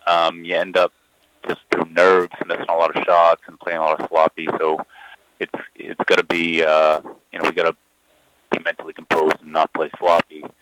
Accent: Franklin, Massachusetts, United States; I grew up in Franklin, and we played in this big field house

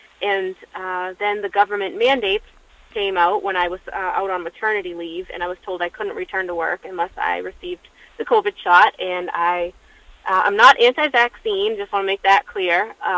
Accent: Lynn, Massachusetts, United States; now in Peabody, United States; Born and raised in Lynn, I graduated from Lynn Public Schools, but then I later moved to Peabody

